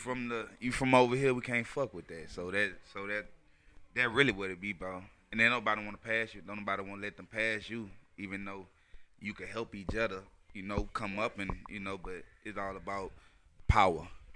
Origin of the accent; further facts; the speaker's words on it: Baton Rouge, Louisiana, United States; Oh, yeah, I'm from Baton Rouge, Louisiana, South Side, Baton Rouge.